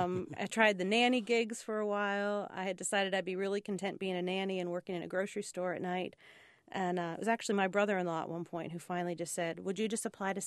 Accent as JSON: {"language": "English", "town": "Pittsburgh", "region": "Pennsylvania", "country": "United States", "tie": "born or raised there", "accent": "Pittsburghese", "said": "I grew up in Pittsburgh, a Pittsburgh girl and big old Steelers fan. I probably bring some Pittsburghese."}